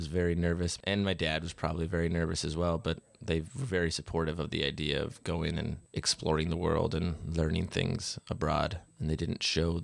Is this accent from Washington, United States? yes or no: yes; Port Townsend, Washington, United States; Yeah, my father actually graduated high school here. So wow. I am a second generation Port Townsend kid.